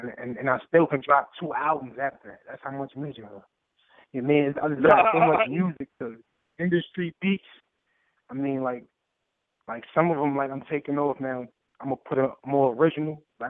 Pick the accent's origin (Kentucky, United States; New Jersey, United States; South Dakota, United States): New Jersey, United States; Jersey City; Jersey City. I'm from Lafayette Projects. That's where I was born at, Jersey City.